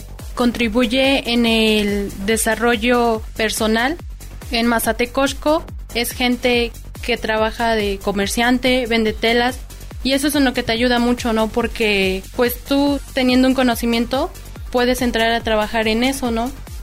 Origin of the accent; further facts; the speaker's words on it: Papalotla, Mexico; Yo soy de Papalocla